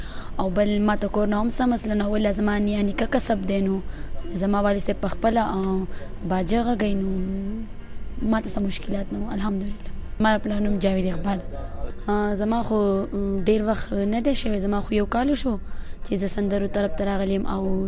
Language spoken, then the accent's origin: Pashto; Swat, Khyber Pakhtunkhwa, Pakistan; عمر چې دی نو 18 سال دی، او زه پیدا شوی په سوات کې یم.